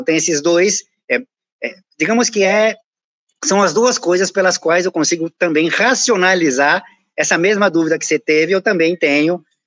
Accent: Paraíba, Brazil; Eu passei minha adolescência na Paraíba

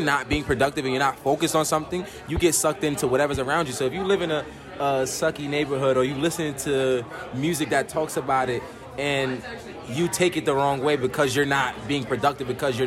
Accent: Brooklyn, New York, United States; I grew up in Brooklyn, New York. So in Brooklyn, violence is everywhere.

